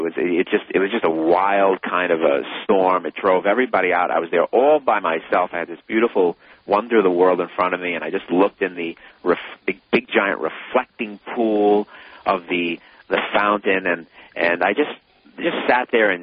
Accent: Brooklyn, New York, United States; especially because I'm from Brooklyn. I'm not even from...

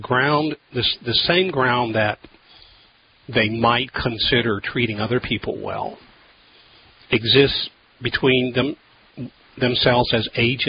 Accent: Denver, Colorado, United States; born there; I was born in the Catholic Hospital in Denver 64 years ago.

